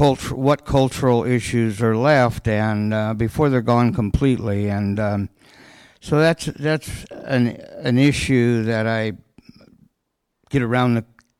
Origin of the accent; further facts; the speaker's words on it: Santa Barbara, California, United States; I come from Santa Barbara, California.